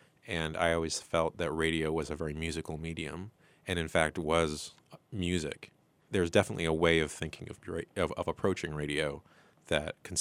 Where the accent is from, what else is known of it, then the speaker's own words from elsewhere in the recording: Springfield, United States; Well, I grew up in Springfield, and I watched the mall be built.